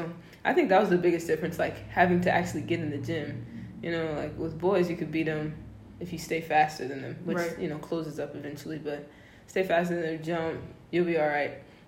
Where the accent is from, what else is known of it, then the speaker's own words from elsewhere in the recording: Evanston, Illinois, United States; I'm from Evanston, Illinois, right outside of Chicago, and I'm 19.